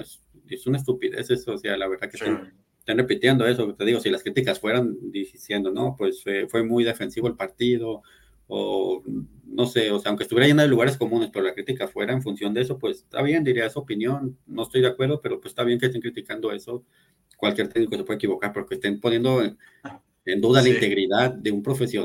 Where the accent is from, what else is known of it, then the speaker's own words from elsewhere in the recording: Mexico; y eso no me hace menos mexicano